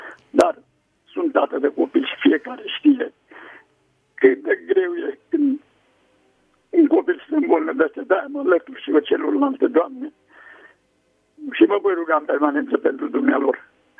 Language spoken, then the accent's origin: Romanian; Slatina, Olt County, Romania; Sunt din Slatina